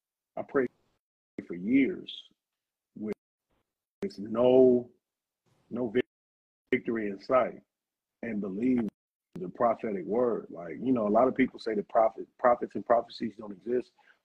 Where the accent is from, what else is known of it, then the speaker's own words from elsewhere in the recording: Riverside, California, United States; I come from Riverside, California. We have a 99.9% conviction rate, right?